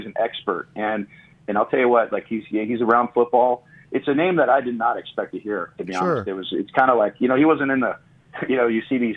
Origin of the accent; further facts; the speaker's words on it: California, United States; moved away as an adult; I grew up in California, but after coming to ASU and staying here